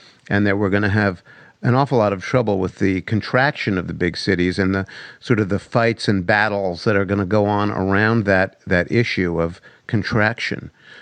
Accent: New York City, New York, United States; I grew up in New York City, but not Williamsburg.

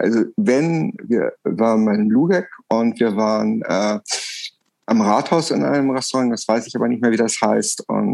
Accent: Germany; ich hatte sehr viele Freunde aus Australien in Wien getroffen und ich habe mich so als Deutscher verantwortlich gefühlt

